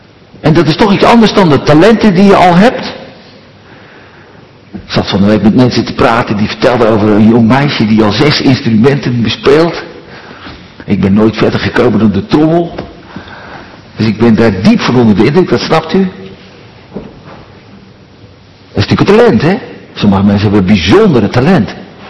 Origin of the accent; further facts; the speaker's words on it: Katwijk, South Holland, Netherlands; now in Bilthoven, Netherlands; maar ik ben opgegroeid in Katwijk.